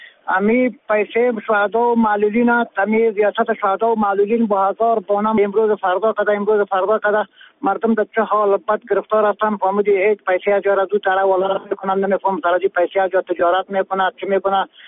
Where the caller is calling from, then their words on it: Kabul, Afghanistan; از کابل صحبت میکنم.